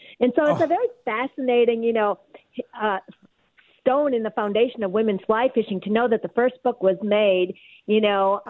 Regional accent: West Bend, Wisconsin, United States; I grew up in West Bend, Wisconsin on Wallace Lake.

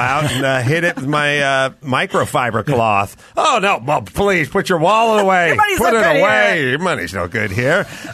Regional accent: Van Nuys, California, United States; We're from Van Nuys

